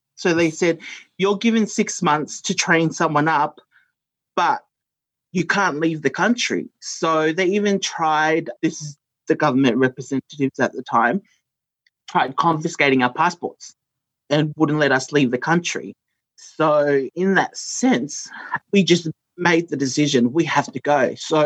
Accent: Goodna, Queensland, Australia; we grew up in Goodna. Like, I'm not sure most people know that when we migrated to Brisbane, we grew up in a commission home in Goodna. So we lived there for like over 13 years

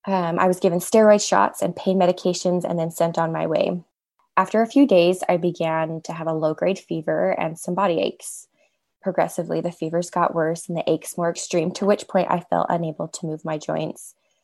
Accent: Utah, United States; I'm from Utah.

